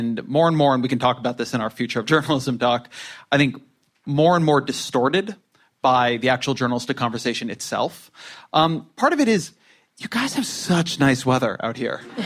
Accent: Irvine, California, United States; now in Washington, United States

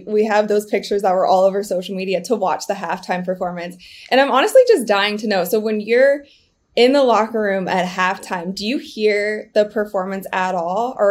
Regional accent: Ohio, United States; also born or lived in Los Angeles; In LA, I lived in LA for 9 years, but I grew up in Ohio.

